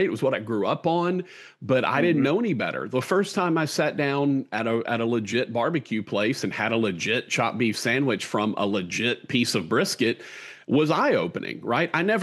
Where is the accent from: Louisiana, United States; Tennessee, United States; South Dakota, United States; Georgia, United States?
Louisiana, United States; Shreveport; growing up in Shreveport in Louisiana, you know, we really are a barbecue desert.